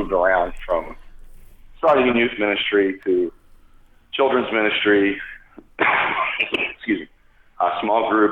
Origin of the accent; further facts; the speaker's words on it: Pennsylvania, United States; So I grew up outside Philadelphia. So big Phillies fan.